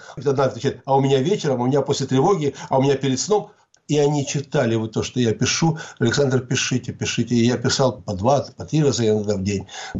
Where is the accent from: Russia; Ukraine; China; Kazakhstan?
Ukraine; Сегодня надо все-таки сказать, что я из Украины.